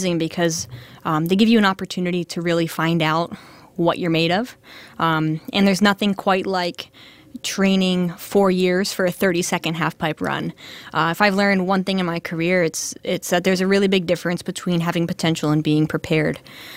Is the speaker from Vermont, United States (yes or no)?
yes; Vermont, United States; Well, I'm from the East Coast, and I grew up in Vermont snowboarding.